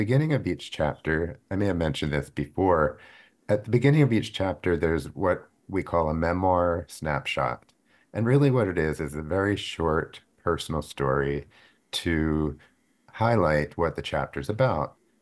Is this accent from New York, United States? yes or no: no; Cherry Hill, New Jersey, United States; At age 5, I was fortunate enough to have a grandmother who moved from Brooklyn to my hometown of Cherry Hill, New Jersey, just in time for me to enter kindergarten.